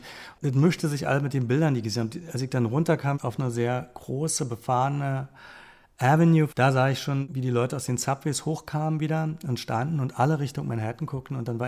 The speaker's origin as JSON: {"language": "German", "town": "East Berlin", "region": "Berlin", "country": "Germany", "tie": "born or raised there", "said": "Ich bin ja aus Ostberlin, also bin groß geworden, sozusagen im Schatten der Mauer."}